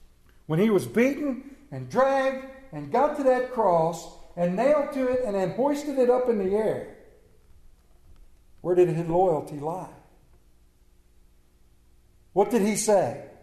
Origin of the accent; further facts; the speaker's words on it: California, United States; born there; And although I was born in California and I'm a diehard Anaheim Angels fan, I felt compelled to root for the home team, the Red Sox.